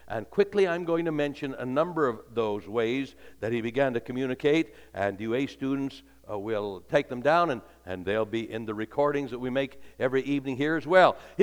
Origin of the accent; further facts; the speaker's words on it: Idaho, United States; I'm from Idaho and I want the dumbest phone you've got.